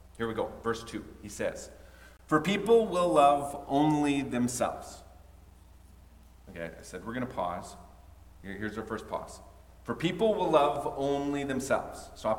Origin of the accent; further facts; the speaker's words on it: Alberta, Canada; I grew up in Alberta. My experience of the lake was you could walk a mile out and maybe your knees would get wet